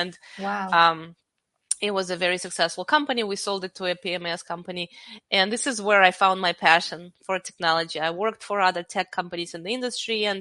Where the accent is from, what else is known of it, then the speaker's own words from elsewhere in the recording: Belarus; moved away as an adult; now in United States; I'm an immigrant from Belarus. I came to this country 20 years ago